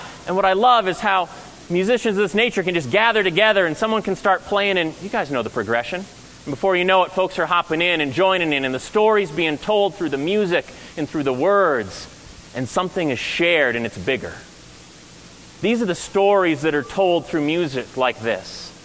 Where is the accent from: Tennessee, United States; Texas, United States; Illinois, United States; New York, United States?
Tennessee, United States; I grew up in Tennessee, and I spent a lot of summer evenings out at Opryland listening to … play their tunes.